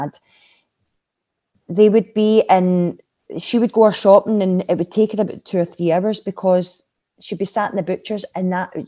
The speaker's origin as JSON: {"language": "English", "town": "Renton", "region": "Scotland", "country": "United Kingdom", "said": "I always say, no, I'm from the Renton"}